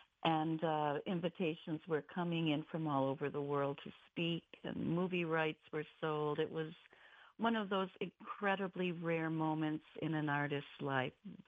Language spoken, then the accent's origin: English; Jamestown, New York, United States; born or raised there